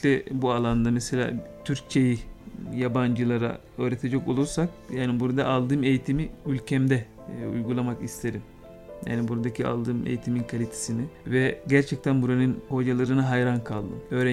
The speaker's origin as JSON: {"language": "Turkish", "country": "Sudan", "lives_now": "Turkey", "said": "günlerde ülkemi özlüyorum. İşte bayram olsun, özel kutlamalar, bunlar beni Sudan'a götürüyor. Elimi özlüyorum, memleketimi özlüyorum."}